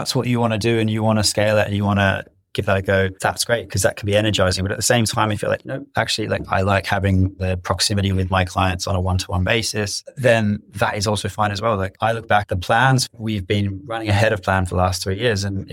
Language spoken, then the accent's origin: English; Australia; my home country of Australia